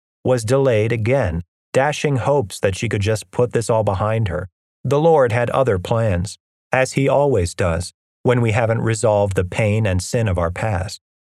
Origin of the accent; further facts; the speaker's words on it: Amarillo, Texas, United States; also born or lived in Dallas; All the same stuff that I was wrestling with in my hometown of Amarillo was waiting for me in Dallas.